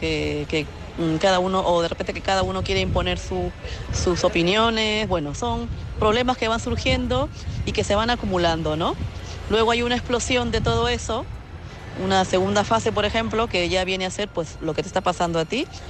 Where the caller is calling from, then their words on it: Madrid, Community of Madrid, Spain; de Madrid.